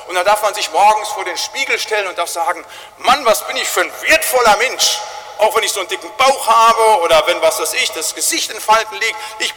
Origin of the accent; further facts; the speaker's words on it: North Rhine-Westphalia, Germany; so sagten wir bei uns im Siegerland immer